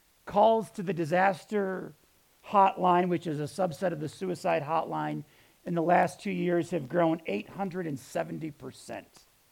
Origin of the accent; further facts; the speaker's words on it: New York, United States; I grew up in Western New York in really a loving family.